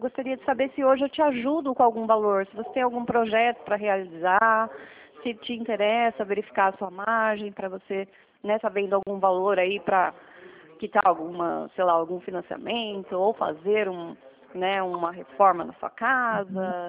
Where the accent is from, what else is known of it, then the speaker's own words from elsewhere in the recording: São Roque, São Paulo, Brazil; Também sou daqui de São Roque